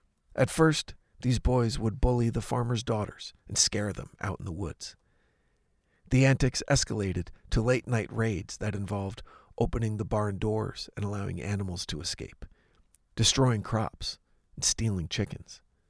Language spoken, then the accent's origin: English; New Jersey, United States; I grew up in New Jersey, just a few minutes away from the most haunted road in America, Clinton Road.